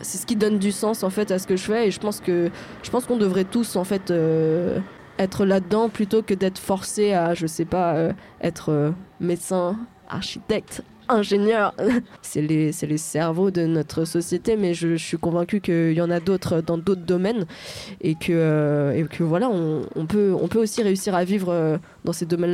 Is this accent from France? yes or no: yes; France; born there; first language French; déjà, je suis née en France et que bah, c'est ma langue maternelle aussi.